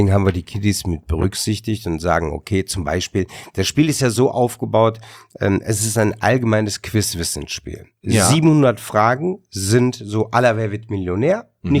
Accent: Duisburg, North Rhine-Westphalia, Germany; born there; Ist meine Geburtsstadt, hallo?

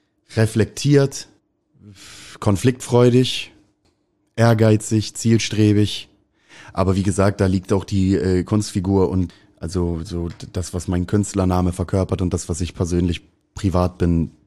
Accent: Hamburg, Germany; Ich bin in Hamburg geboren, im Nordwesten Hamburgs aufgewachsen, Niendorf, Schnelsen, bis ich 15 war. Dann bin ich mit 15 nach Lutteroth gezogen, nach Eimsbüttel. Dann bin ich von da auf den Kiez gezogen, ein Jahr später oder eineinhalb Jahre später.

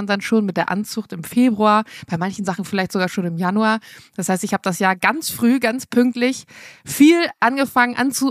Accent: Bremen, Germany; now in Berlin, Germany; Ich komme ja eigentlich aus dem Norden, aus Bremen. Das ist alles ein bisschen kleiner, ein bisschen beschaulicher und dann in die Großstadt.

